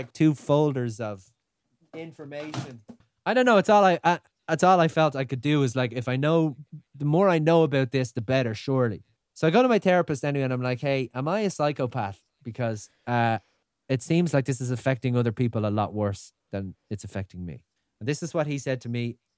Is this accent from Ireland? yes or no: yes; Ireland; I didn't because I'm Irish and I was afraid if I go, he's mental.